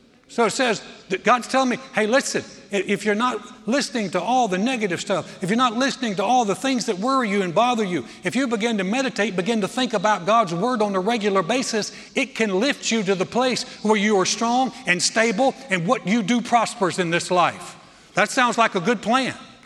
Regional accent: North Carolina, United States; I grew up in the Carolinas, North Carolina, and would always go to the North Carolina, South Carolina beaches.

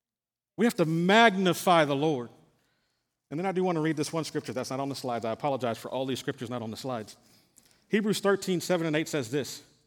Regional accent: San Antonio, Texas, United States; now in Conroe, United States; Hear me, I'm a boy from San Antonio. I didn't know nothing about Conroe, Texas. Wasn't looking for Conroe, Texas.

